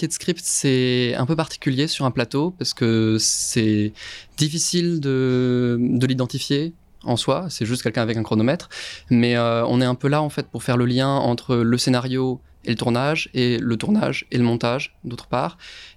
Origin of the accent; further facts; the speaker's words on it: Lyon, Auvergne-Rhône-Alpes, France; moved away as an adult; Je viens de Lyon à la base pour du coup suivre des études de cinéma